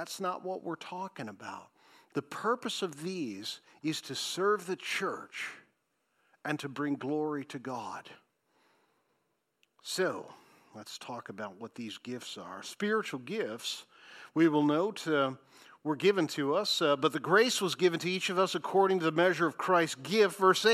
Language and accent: English; Detroit, Michigan, United States; born there; I was born in Henry Ford Hospital in Detroit, Michigan.